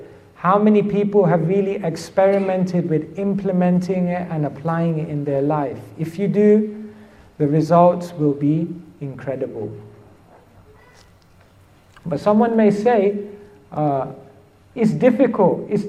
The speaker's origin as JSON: {"language": "English", "town": "Wembley", "region": "London", "country": "United Kingdom", "tie": "born or raised there", "said": "I grew up in Wembley."}